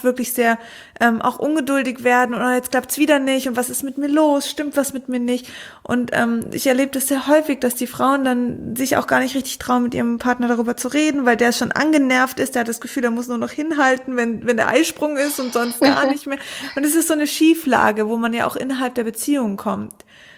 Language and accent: German; Konstanz, Baden-Württemberg, Germany